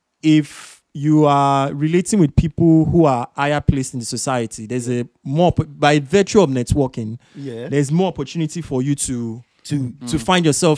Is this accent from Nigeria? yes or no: yes; Nigeria; being growing up in Nigeria